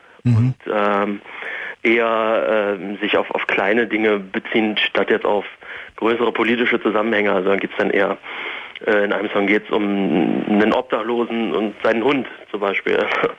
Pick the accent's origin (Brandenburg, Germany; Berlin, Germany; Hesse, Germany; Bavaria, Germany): Berlin, Germany; wir kommen ja eben aus Berlin.